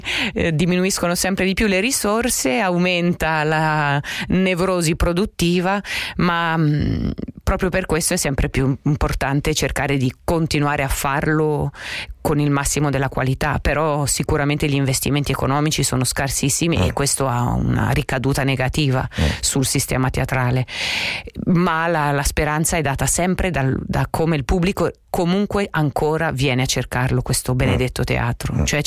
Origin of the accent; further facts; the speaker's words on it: Milan, Lombardy, Italy; essendo io milanese, voi potete capire quanto bisognasse studiare, appunto.